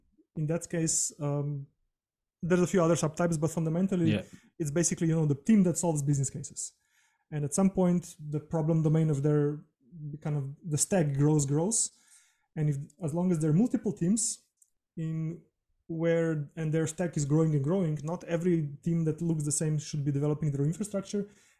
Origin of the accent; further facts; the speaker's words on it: Slovenia; English is a second language; moved away as an adult; now in Berlin, Germany; so I'm generally originally from Slovenia. I moved to Berlin 8 years ago now.